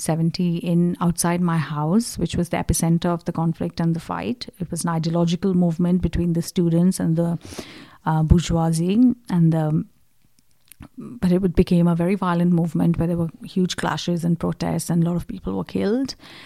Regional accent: Kolkata, West Bengal, India; And I grew up in Calcutta, which is the heart communist bed.

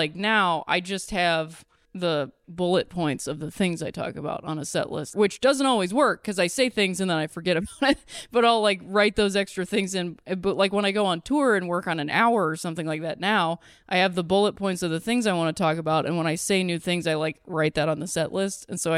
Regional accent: Ohio, United States; Because I'm from Ohio, it's not the same.

